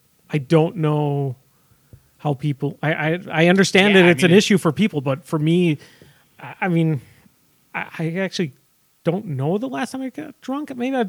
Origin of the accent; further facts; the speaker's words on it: Wisconsin, United States; I mean, we should be a lot more considering we're from Wisconsin.